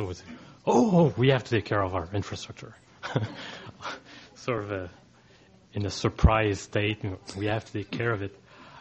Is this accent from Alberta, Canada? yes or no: no; Val d'Or, Quebec, Canada; I come from Val d'Or, which is a small town in the middle of Quebec.